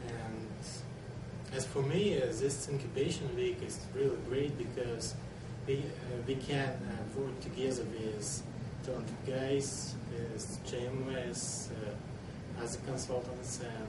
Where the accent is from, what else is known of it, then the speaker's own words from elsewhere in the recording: Russia; English is a second language; I'm from South of Russia.